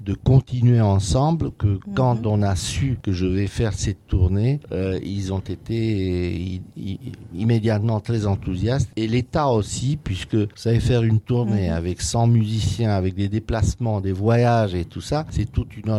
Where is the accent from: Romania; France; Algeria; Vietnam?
Romania; moved away; Vous savez, quand j'ai quitté la Roumanie, je faisais des tournées, j'allais en Amérique et après les concerts, chaque fois, il y avait plein de Russes qui venaient, qui me parlaient en russe parce qu'ils pensaient que je suis russe.